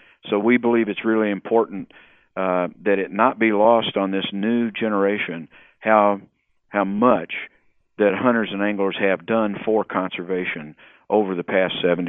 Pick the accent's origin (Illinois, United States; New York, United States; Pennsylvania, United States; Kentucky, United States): Kentucky, United States; I grew up in eastern Kentucky, but I've lived in my career with the Fish and Wildlife Service. I lived all over the country.